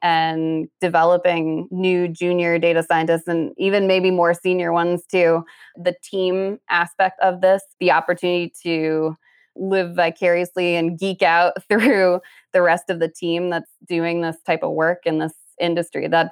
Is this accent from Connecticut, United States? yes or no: yes; Connecticut, United States; Yeah, I actually grew up in Connecticut.